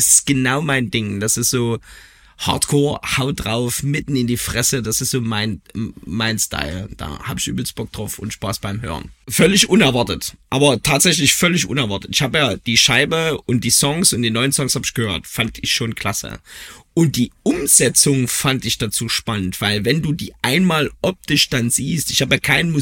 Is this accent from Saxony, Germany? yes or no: yes; Leipzig, Saxony, Germany; Ich bin Leipziger, geborener Leipziger.